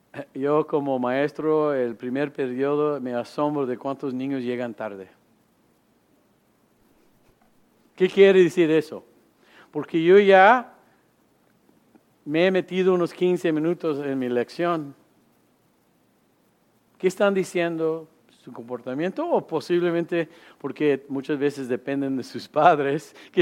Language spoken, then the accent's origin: Spanish; Mexico; Yo soy mexicano también.